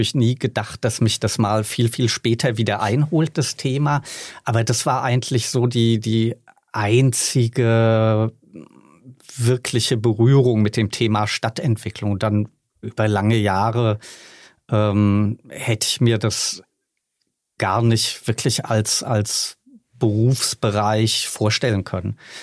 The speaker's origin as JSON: {"language": "German", "town": "Frankfurt", "region": "Hesse", "country": "Germany", "tie": "born or raised there", "said": "ich bin in Frankfurt geboren, habe dort immer gelebt"}